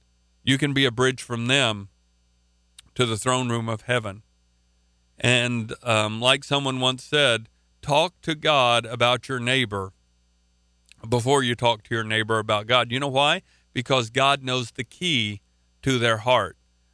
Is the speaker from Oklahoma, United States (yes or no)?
yes; Oklahoma, United States; accent: Oklahoma; And I guess it's my Oklahoma accent or whatever